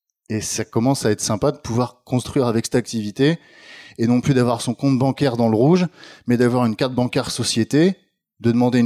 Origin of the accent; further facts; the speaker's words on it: Normandy, France; un peu comme chez nous en Normandie